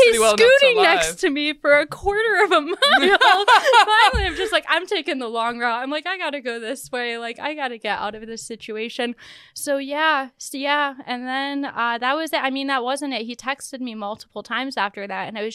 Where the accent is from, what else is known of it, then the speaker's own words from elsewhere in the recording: Midwest, United States; I'm from the Midwest, so I'm just, I don't mean to be like, I'm nice, but I'm nice.